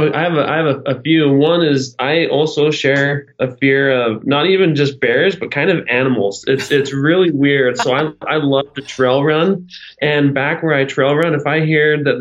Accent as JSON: {"language": "English", "region": "Nebraska", "country": "United States", "tie": "born or raised there", "said": "And then I grew up in Nebraska. And when we first moved to Nebraska, this is separate. When we first moved to Nebraska"}